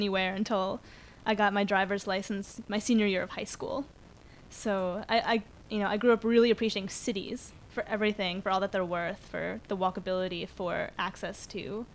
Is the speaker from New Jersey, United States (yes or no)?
yes; New Jersey, United States; I'm from New Jersey.